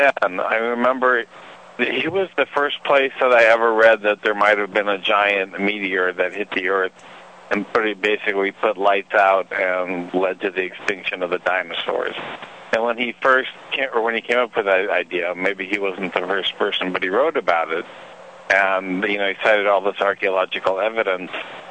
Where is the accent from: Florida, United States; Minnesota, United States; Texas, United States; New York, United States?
Florida, United States; I'm from Florida.